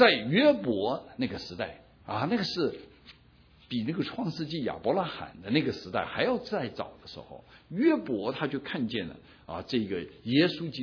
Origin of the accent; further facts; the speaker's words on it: China; 他最要看到的就是我们中国人啊得到福分。